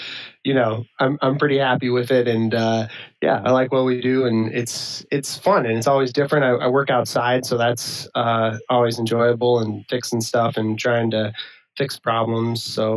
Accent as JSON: {"language": "English", "region": "Illinois", "country": "United States", "tie": "born or raised there", "also_born_or_lived": "Boulder, Colorado / South Dakota / Montana", "said": "So I grew up here in Illinois. Then I bounced around after high school. I went out west to college in Boulder, Colorado."}